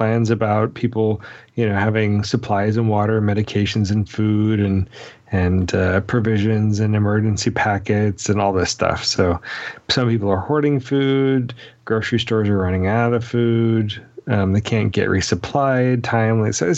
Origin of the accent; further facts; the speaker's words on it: Alaska, United States; I grew up in Alaska, a child of the 70s. I was bookended by two brothers, one a few years older, one a few years younger.